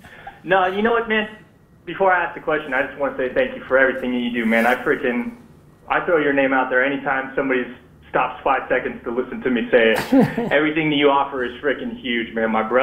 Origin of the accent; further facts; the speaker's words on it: California, United States; I'm from Southern California. I'm out here in Mojave.